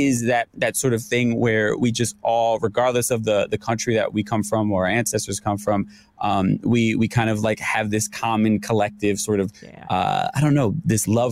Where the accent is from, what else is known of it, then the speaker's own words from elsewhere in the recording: New York, United States; I'm a New Yorker.